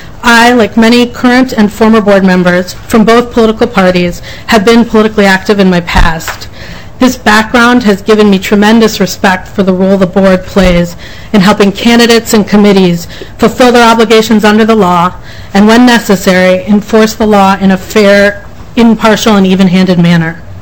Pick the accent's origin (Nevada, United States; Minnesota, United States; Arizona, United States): Minnesota, United States; Minneapolis; I'm a Minnesotan. I was born and bred. I grew up in Minneapolis, and I'm now living in South Minneapolis.